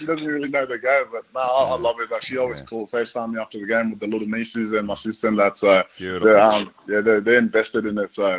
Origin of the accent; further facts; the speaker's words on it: Queensland, Australia; growing up in Queensland, there was a lot of rugby league there.